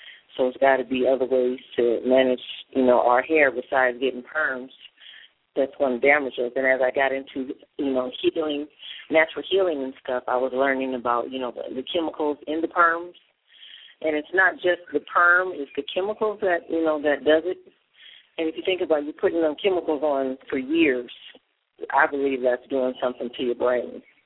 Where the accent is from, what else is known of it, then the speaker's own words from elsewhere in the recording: California, United States; White people in the area. I'm from Southern California.